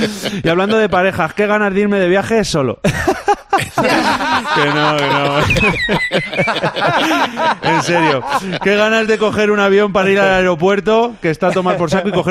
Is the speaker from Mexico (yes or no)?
no; Spain; Así somos los españoles, ¿eh? Los españoles solo somos españoles cuando estamos fuera de España.